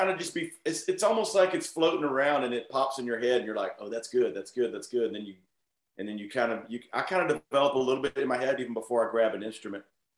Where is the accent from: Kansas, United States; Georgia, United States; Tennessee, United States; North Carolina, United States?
Georgia, United States; Atlanta; I totally know that name. We're from Atlanta.